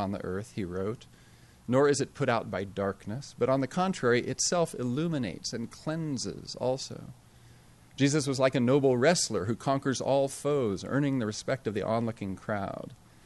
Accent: La Jolla, California, United States; Born and raised in La Jolla, an Ivy League graduate, a Rhodes Scholar, I was in Calexico as a missionary.

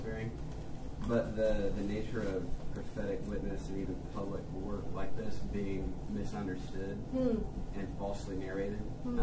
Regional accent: the South, United States; I grew up in the Bible Belt and in the South and in a very white upbringing

